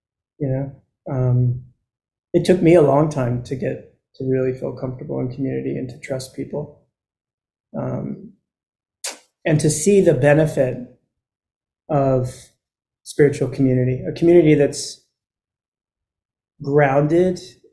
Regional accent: Texas, United States; I'm from Texas.

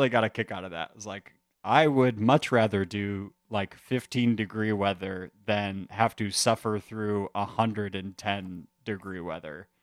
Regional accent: Chicago, Illinois, United States; We mentioned that we're from Chicago.

